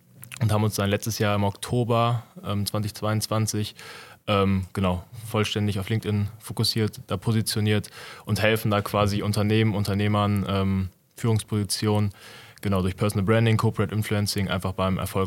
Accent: Olpe, North Rhine-Westphalia, Germany; aus Olpe, 23 Jahre alt.

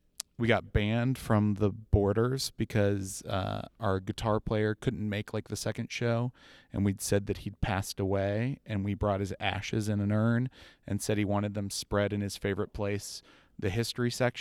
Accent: Oviedo, Florida, United States; So we grew up in this town called Oviedo, Florida. It's a suburb of Orlando. It's the former celery capital of the world.

